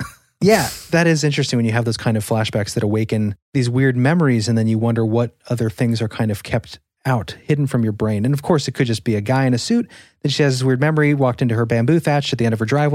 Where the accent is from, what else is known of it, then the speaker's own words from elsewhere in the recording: Dallas, Texas, United States; I grew up in Dallas, Texas, in the 60s.